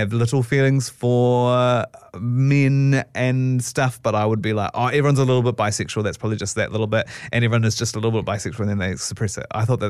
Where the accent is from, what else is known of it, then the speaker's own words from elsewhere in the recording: Christchurch, Canterbury, New Zealand; Basically, I grew up in Christchurch.